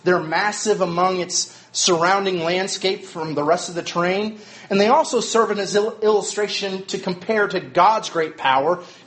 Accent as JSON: {"language": "English", "region": "Midwest", "country": "United States", "tie": "born or raised there", "said": "hike and raft and all those fun things that you do outside that you probably don't get to do very much growing up in the Midwest."}